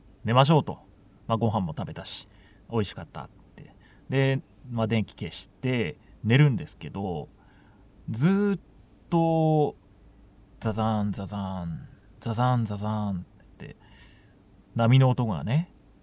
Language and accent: Japanese; Shiga, Japan; まあ僕、まあ滋賀出身なんですけど、やっぱり、まあ、琵琶湖はあるんですけど海はないんですね。